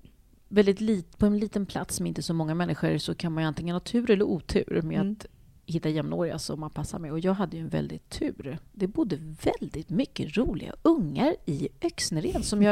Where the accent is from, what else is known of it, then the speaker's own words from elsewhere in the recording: Vånga, Östergötland, Sweden; jag föddes i ett kollektiv som låg mitt ute på vischan i en liten byhåla som heter Vånga, som låg mellan Norrköping och Linköping. Och där växte jag upp med en massa människor.